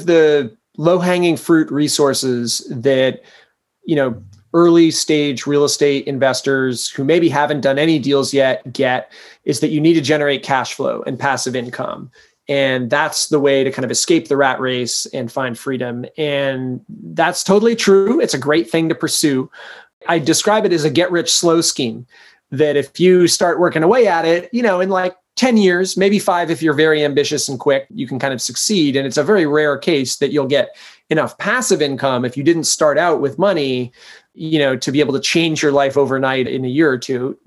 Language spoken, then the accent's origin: English; Maine, United States; So I'm from Maine originally, grew up kind of rural, middle class, got the opportunity to go to college in the Midwest, which to me was like downtown Manhattan